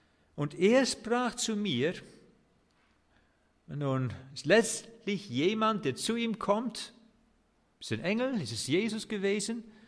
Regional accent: Netherlands; German is a second language; ich als Holländer irgendwie anders ticke.

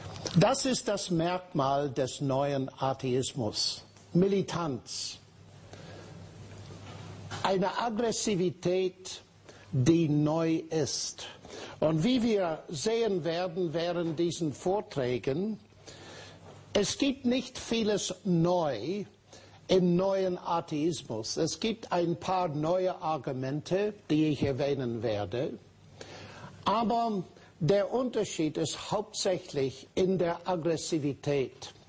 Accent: Northern Ireland, United Kingdom; German is a second language; Ich bin gebürtige Ire aus Nordirland. Und als ich vor vielen Jahren nach Cambridge kam, um Mathematik zu studieren

